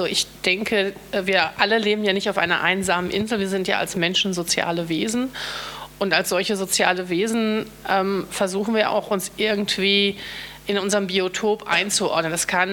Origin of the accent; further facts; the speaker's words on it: Germany; dass ich eben auch doch durch mein Geburtsland geprägt bin. Also würde ich mich auch als Deutsch definieren